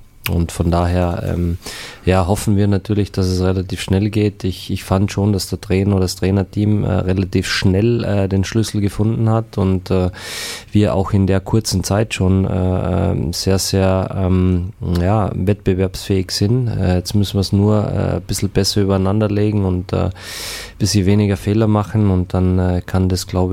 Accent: Hanover, Lower Saxony, Germany; so ein Auftritt wie in Hannover in meiner alten Heimat sehr

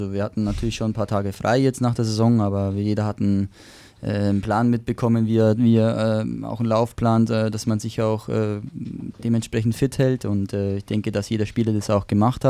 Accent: Regensburg, Bavaria, Germany; born there; bin gebürtiger Regensburger

